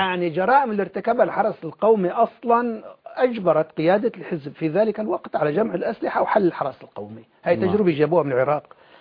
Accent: Jarjanaz, Idlib Governorate, Syria; جرجناز بلدتنا مدرس لغة عربية

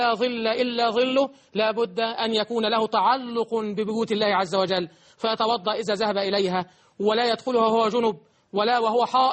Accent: Egypt; بلدنا مصر

